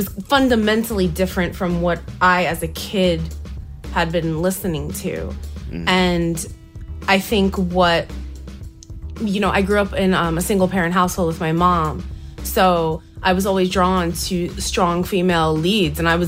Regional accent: New Jersey, United States; I'm from Jersey.

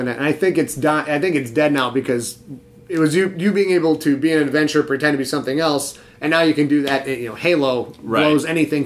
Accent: Sheboygan, Michigan, United States; Sheboygan, Michigan. And we had... one movie theater, I think we had three stoplights.

